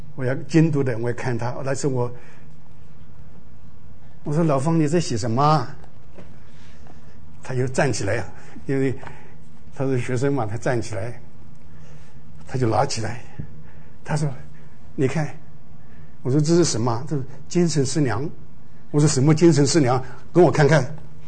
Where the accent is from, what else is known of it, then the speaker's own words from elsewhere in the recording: China; 我们是中国人，我们有孔子就够了